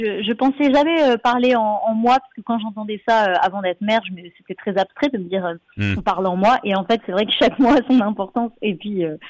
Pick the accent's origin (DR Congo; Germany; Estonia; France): France; Paris, Île-de-France; moi je suis surtout originaire de Paris mais ma famille vit dans le sud, mon compagnon est corse